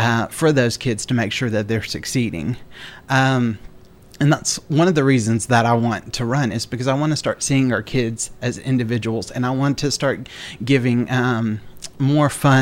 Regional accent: Murfreesboro, Tennessee, United States; also born or lived in Japan; I was originally born in Japan. My parents were missionaries there. But I grew up here in Murfreesboro. My parents came back in the late 80s to work with the automotive industry here in the Japanese community.

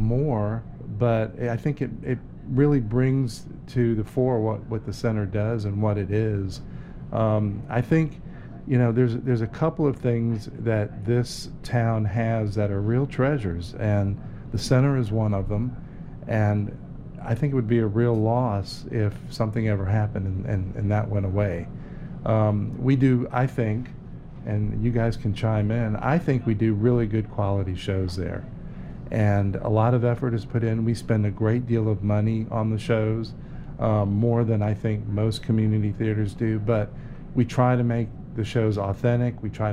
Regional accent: New Orleans, Louisiana, United States; I'm from New Orleans.

